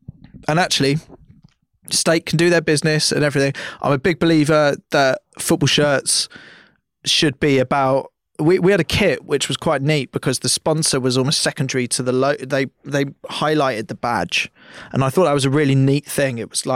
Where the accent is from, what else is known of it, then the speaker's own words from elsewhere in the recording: Pinner, London, United Kingdom; you're from Pinner, I'm from Pinner.